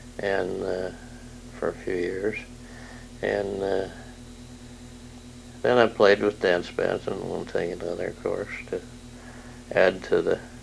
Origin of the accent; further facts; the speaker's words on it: North Dakota, United States; born there; also born or lived in Canada / Taylorville, United States; now in Decatur, United States; Well, I was born in North Dakota, and we lived in Canada for a few years, and then we spent quite a bit of time in Taylorville and came up here in 1947.